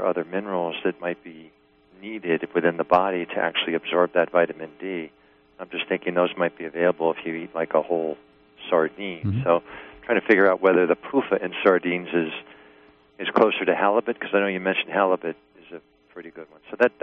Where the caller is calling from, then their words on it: New York, United States; From New York.